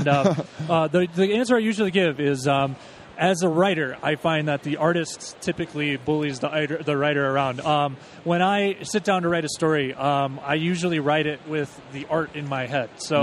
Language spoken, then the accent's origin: English; Michigan, United States; I'm actually from the Michigan area.